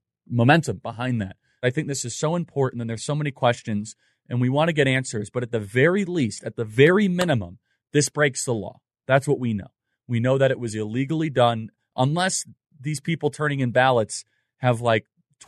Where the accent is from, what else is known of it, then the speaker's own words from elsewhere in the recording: Chicago, Illinois, United States; I come from Chicago, so I'm very cynical with this sort of stuff.